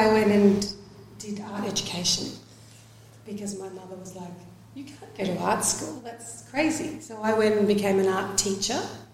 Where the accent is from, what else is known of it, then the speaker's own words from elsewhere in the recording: Brisbane, Queensland, Australia; And so I grew up in Brisbane